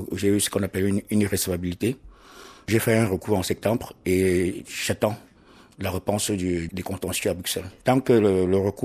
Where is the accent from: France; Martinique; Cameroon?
Cameroon; moved away as an adult; now in Belgium; J'ai quitté le Cameroun déjà parce que j'ai été persécuté au Cameroun. J'ai fait la prison en 2013.